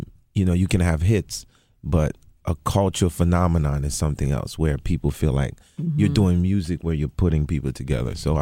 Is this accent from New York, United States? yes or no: yes; Brooklyn, New York, United States; I'm more interested in the blindfold thing because I'm from Brooklyn.